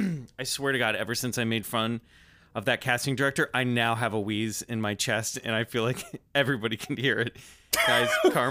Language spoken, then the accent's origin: English; Kansas, United States; Do you think you'd be able to do it in an American accent? And I was like, I'm from Kansas.